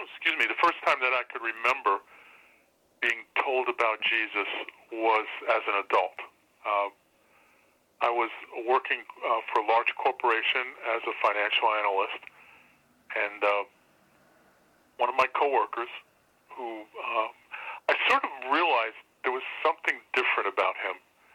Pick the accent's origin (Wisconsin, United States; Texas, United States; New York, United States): New York, United States; Brooklyn; Well, I was raised in Brooklyn, New York, in a Jewish home, but I don't know how typical, in that we were sort of on the secular side.